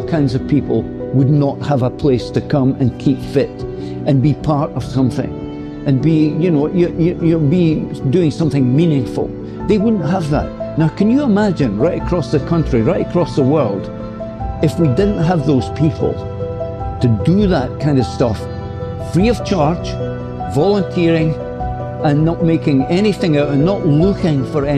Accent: Dundee, Scotland, United Kingdom; I looked at a guy, Freddie Tennant, who was from my hometown in Dundee, who was a flyweight boxer, who gave his all.

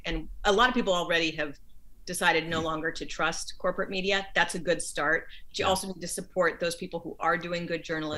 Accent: Colorado, United States; I'm actually from Colorado, so I know it took a long period of time.

